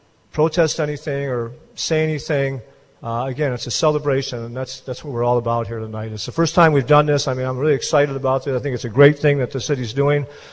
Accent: Jackson, United States; I always lived in the city when I was a kid. We never moved outside the city. And I've been in Jackson my whole life.

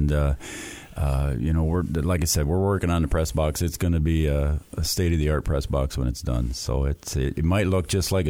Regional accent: Felton, Minnesota, United States; I grew up in Felton, Minnesota, and we had just a agri-lime infield

